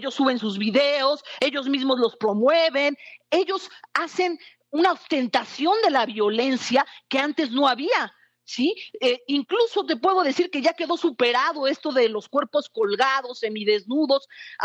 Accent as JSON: {"language": "Spanish", "country": "Mexico"}